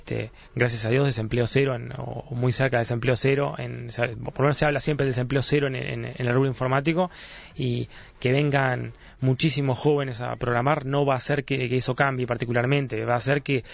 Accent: Tacuarembó, Uruguay; yo soy de Tacuarembó, y en Tacuarembó nunca aprendí a programar antes de llegar a la facultad.

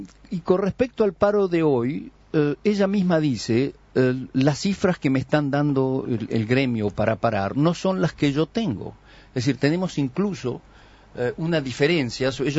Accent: Uruguay; Me da pena como uruguayo de que nosotros tengamos esa inercia.

